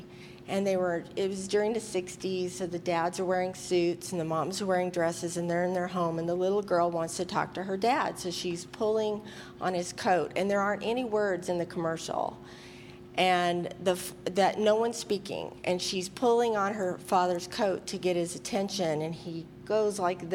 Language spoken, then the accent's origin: English; Oklahoma, United States; I grew up in Oklahoma with my parents. I grew up in a Christian home.